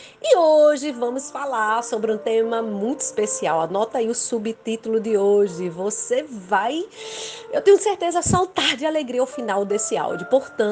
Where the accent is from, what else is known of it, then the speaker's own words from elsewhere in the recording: Rio Grande do Norte, Brazil; sou do Rio Grande do Norte, Brasil